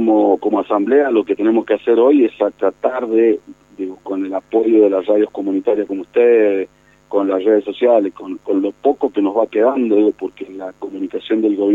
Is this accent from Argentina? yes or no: yes; San Carlos, Mendoza, Argentina; salimos los mendocinos acá en San Carlos a oponernos porque estaba cerquita de la Laguna del Diamante